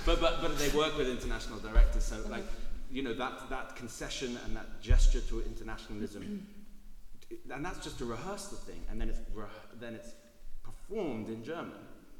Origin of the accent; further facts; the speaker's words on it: England, United Kingdom; now in Ireland; I live in Ireland because I'm English, as you can hear from my voice, but, you know, because I want to be European, I live in Ireland, you know, rather than England